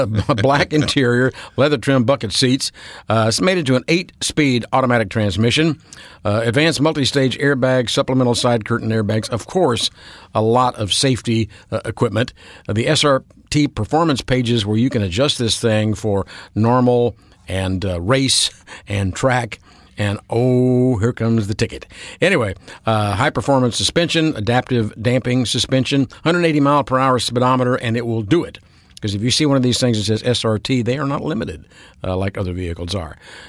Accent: United States; And it does get confusing because I'm an American. I like my inches.

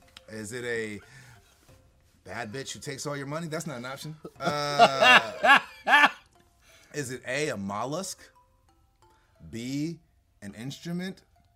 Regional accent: Crenshaw, California, United States; I'm from Crenshaw. I know Crips.

